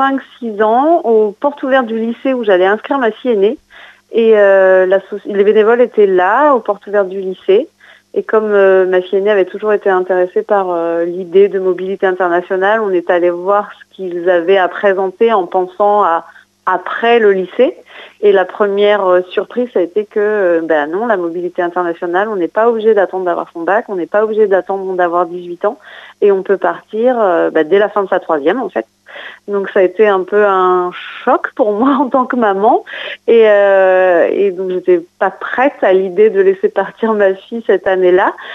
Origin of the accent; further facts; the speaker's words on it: Normandy, France; Alors moi je suis normande